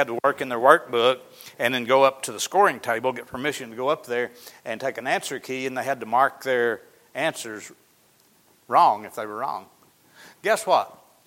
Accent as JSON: {"language": "English", "region": "Arkansas", "country": "United States", "tie": "born or raised there", "said": "I used to go over to Tate's store, there where I grew up in Izzard County"}